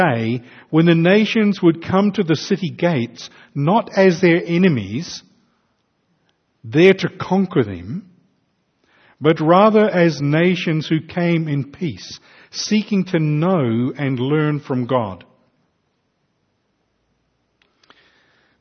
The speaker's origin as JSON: {"language": "English", "town": "Invercargill", "region": "Southland", "country": "New Zealand", "tie": "born or raised there", "said": "Some with me growing up in Invercargill"}